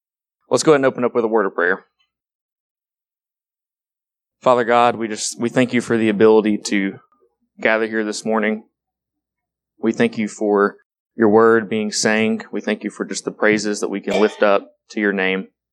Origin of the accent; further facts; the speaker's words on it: United States; And I know that growing up in the United States, I've never once had to worry about food not being on the table.